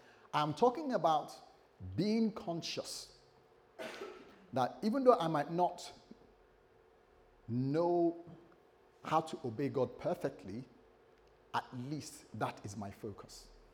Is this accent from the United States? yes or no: no; United Kingdom; If you're American, you might say Demas, but we're British, so we say Demas.